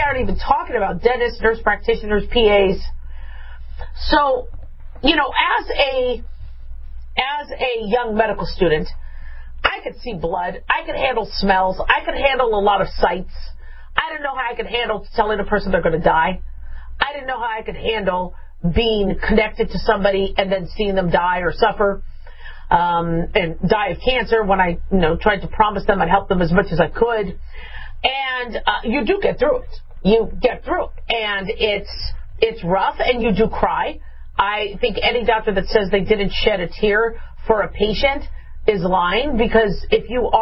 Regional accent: Southwest, United States; because I grew up in the Southwest United States.

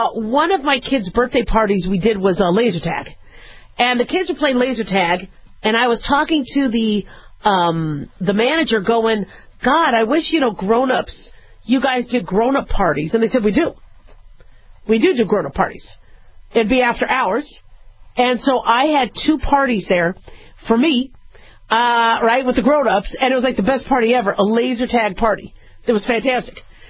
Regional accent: Phoenix, Arizona, United States; Now, mind you, I grew up in Phoenix, Arizona for most of my childhood. So there was a lot of cacti and not a lot of trees

